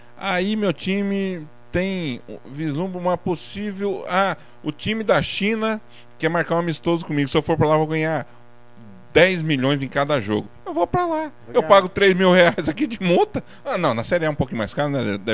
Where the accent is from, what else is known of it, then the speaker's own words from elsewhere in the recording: Londrina, Paraná, Brazil; sou londrinense